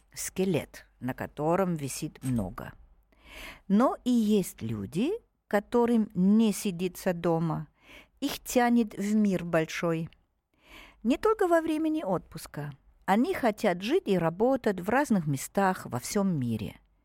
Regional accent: Germany; now in Russia; Я из Германии приехала в Россию здесь работать, найти свое счастье.

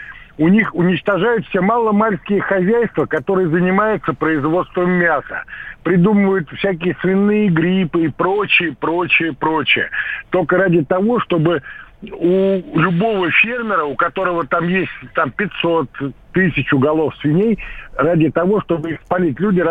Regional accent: Moscow, Russia; я из Москвы.

